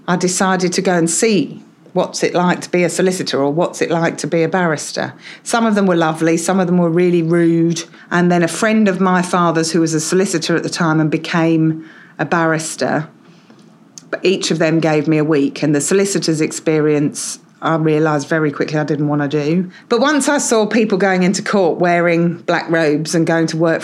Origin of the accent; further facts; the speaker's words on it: Nottingham, East Midlands, United Kingdom; accent: Essex accent with a Nottingham timing; also born or lived in Havering; I was born in the London borough of Havering, but that's effectively Essex, and I grew up in Nottingham, so I have this really weird mix. I often say I've got an Essex accent with a Nottingham timing, which is slower